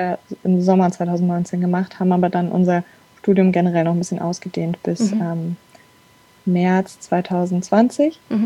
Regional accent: Frankfurt, Hesse, Germany; now in Darmstadt, Germany; ich bin 25. Ich komme aus Frankfurt, bin aber jetzt schon seit einigen Jahren in Darmstadt.

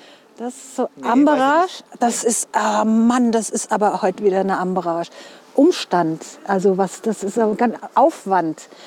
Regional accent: Mainz, Rhineland-Palatinate, Germany; Also ich bin auch echte Mainzer Mädchen.

